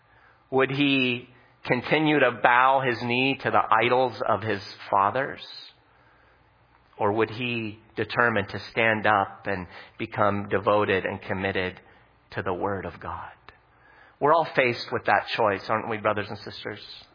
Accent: Lebanon; now in United States; You know, when I came here from Lebanon, I immediately noticed how so different things were from where I grew up.

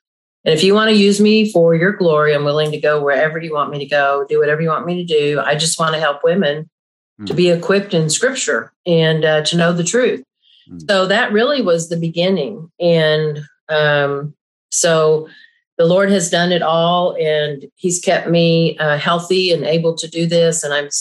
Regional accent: Oklahoma, United States; I grew up here in Oklahoma. Dad was a minister, married a minister.

